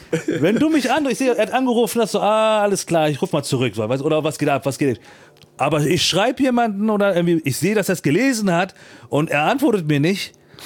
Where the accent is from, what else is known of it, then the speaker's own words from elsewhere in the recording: Turkey; Bin Türke